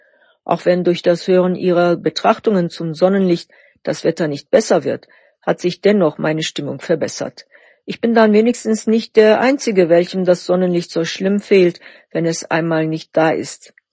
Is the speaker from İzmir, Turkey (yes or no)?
no; Gaziantep, Turkey; In meiner Heimatstadt Gaziantep ist Pistazie verbreitet und auch Olivenbaum.